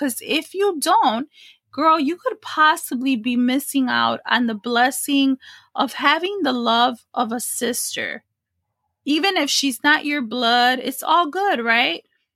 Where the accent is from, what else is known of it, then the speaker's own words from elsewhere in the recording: Chicago, Illinois, United States; You know, I'm from Chicago originally. We got some good Puerto Rican food out there.